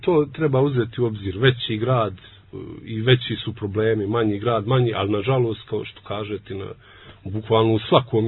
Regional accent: Nikšić, Nikšić Municipality, Montenegro; Dakle, ja sam iz Nikšića, tamo sam odrastao i učio školu

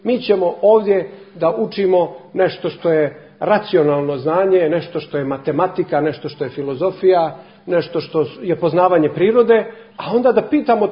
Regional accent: Cetinje, Montenegro; pošto dolazim sa Cetinja

